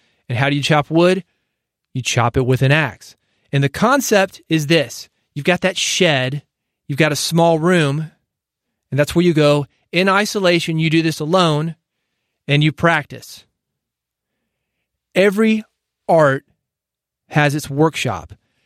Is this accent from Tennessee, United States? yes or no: yes; Nashville, Tennessee, United States; When I was growing up, I was born in Nashville, Tennessee. And like a lot of people from Nashville, Tennessee, I play guitar.